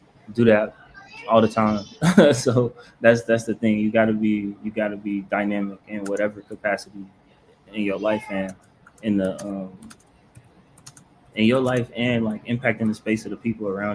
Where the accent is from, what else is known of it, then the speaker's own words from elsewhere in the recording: Chicago, Illinois, United States; I am from Chicago. Born and raised, went to Kenwood Academy, Southside.